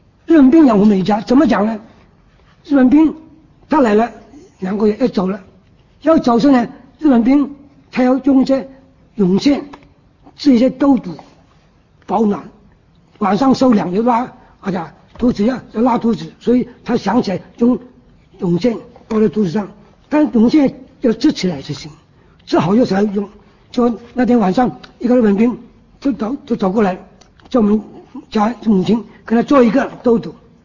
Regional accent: Guangxi, China; 那我父亲不是广西人啊，我是广西人啊。

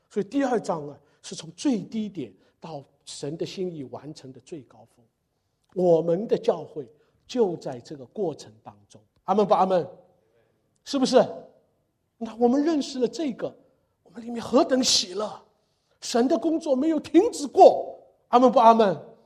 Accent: China; 你一做，我们中国人叫这个猴子出把戏，越做越错。

